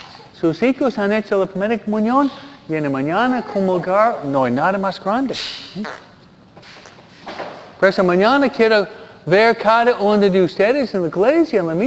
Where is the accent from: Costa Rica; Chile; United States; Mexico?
United States; New York; Yo soy de Nueva Yorkino, más práctico.